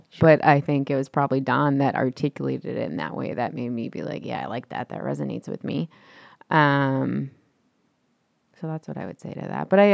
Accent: Midwest, United States; now in Houston, United States; I mean, I grew up in the Midwest, so I was just so happy to be out of the snow and the monotonous gray skies, and still am.

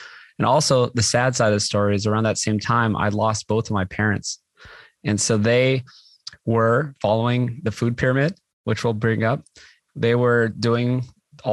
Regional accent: Hawaii, United States; I guess a little more about me. I grew up in Hawaii.

